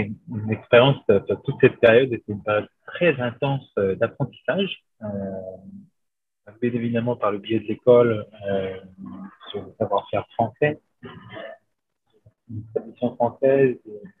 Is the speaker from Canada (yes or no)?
no; Tel Aviv, Tel Aviv District, Israel; French is a second language; moved away as an adult; j'ai 30 ans, d'origine israélienne. J'ai grandi à Tel Aviv jusqu'à mes 21 ans.